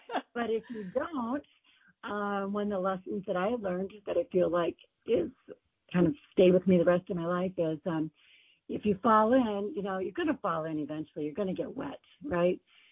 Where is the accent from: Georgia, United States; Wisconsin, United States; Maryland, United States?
Wisconsin, United States; Hayward; Where I grew up in Hayward, Wisconsin, is where they have the World Lumberjack Championships.